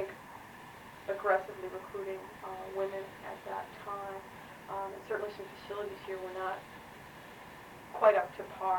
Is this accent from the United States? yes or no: yes; New Jersey, United States; I grew up, I was born in New Jersey and I graduated high school in New Jersey, though I spent some time in there out of the state of New Jersey.